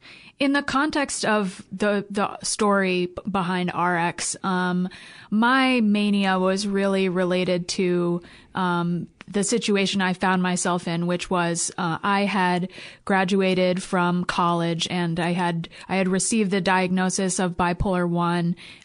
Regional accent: New York, United States; now in Vermont, United States; Yeah, I grew up in the New York area, about an hour north of New York City. And then I lived there for 8 years

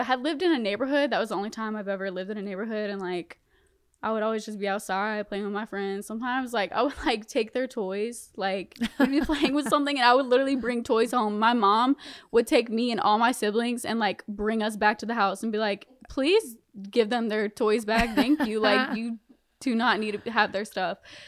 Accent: Spring Lake, North Carolina, United States; also born or lived in Connecticut; in Connecticut, but then, like, my teenage years was in like Spring Lake, close to Fayetteville. But growing up in North Carolina was crazy

